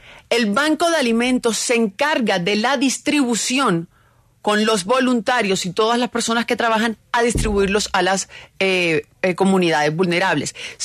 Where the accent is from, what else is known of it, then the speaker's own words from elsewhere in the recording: Montería, Córdoba, Colombia; born there; Yo nací en Montería, Córdoba.